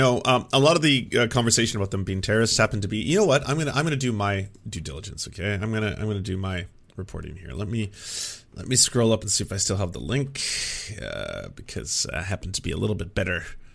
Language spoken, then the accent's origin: English; Canada; as a Canadian, I've earned that right, all right? And by the way, people don't know this, but you often can't tell because I've spent so many years and millions of dollars on linguistics courses so that my voice sounds like an American broadcaster.